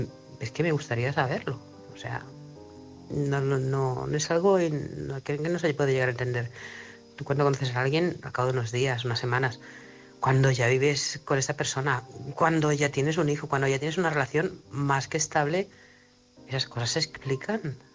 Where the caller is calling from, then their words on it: Manresa, Catalonia, Spain; corresponsal de Manresa, Barcelona.